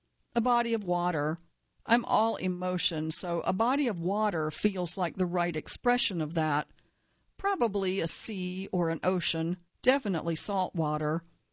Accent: New York, United States

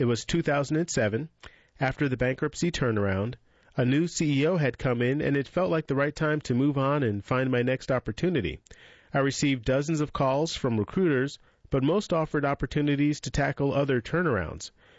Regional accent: Georgia, United States; Sorry, Carolina Panther fans, I grew up in Georgia.

